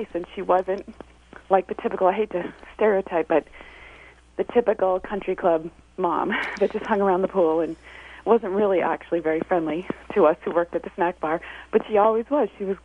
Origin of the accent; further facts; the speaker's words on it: Bedford, United States; now in New Hampshire, United States; I live in New Hampshire, but I grew up in Bedford